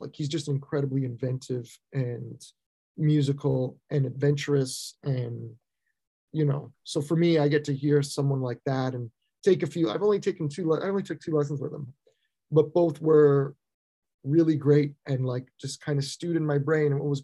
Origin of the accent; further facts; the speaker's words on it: Toronto, Ontario, Canada; growing up in Toronto, going to school in Toronto, it's a incredibly multicultural city